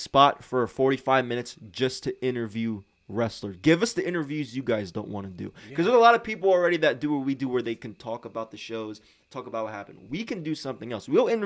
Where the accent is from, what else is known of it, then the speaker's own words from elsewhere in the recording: Lebanon, Pennsylvania, United States; But I'm actually born and raised here in Lebanon. I went to Cedar Crest, class of 2021. Grew up in the Ebenezer area. I had a great childhood.